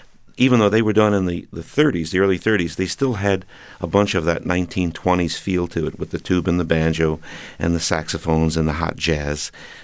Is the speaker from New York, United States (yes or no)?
yes; Smithtown, New York, United States; also born or lived in Brooklyn; Well, first of all, I was born in Brooklyn and lived in Smithtown, Long Island, a very rural place.